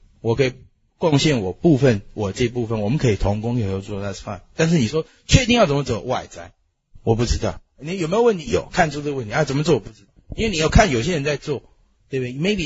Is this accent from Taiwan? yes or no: yes; Taiwan; accent: Taiwanese Mandarin; 你看我台湾国语要出来